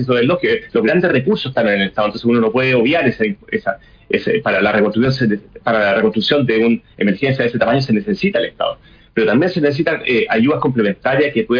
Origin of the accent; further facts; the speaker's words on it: Chile; a esta comunidad que somos los chilenos, que nos queremos y queremos tener un mejor país